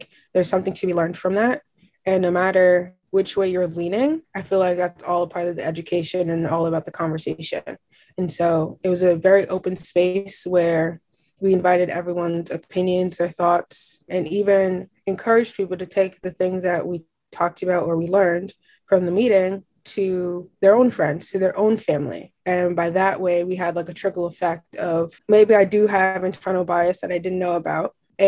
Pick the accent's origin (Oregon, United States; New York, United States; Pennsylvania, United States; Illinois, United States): New York, United States; New York City; I'm from New York City. I am a Black woman